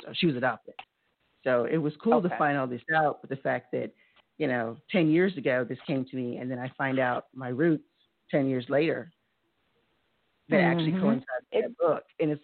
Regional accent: New Orleans, Louisiana, United States; also born or lived in San Antonio; I grew up in San Antonio. So cool. I'm from New Orleans, but we lived in San Antonio for 20 years.

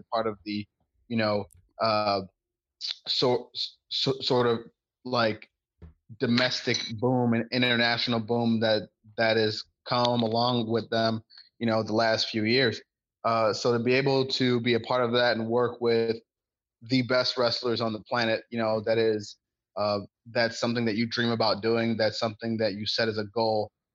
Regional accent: Cleveland, Ohio, United States; growing up in Cleveland when I was there, was a time in the city where they sort of just let it go to hell.

